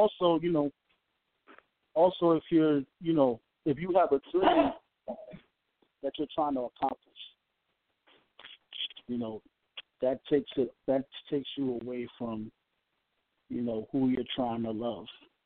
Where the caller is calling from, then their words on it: New York, United States; I'm calling from the Bronx, New York.